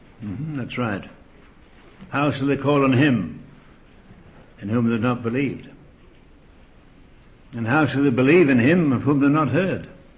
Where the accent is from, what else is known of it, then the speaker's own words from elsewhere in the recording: England, United Kingdom; I say that as an Englishman, but it is.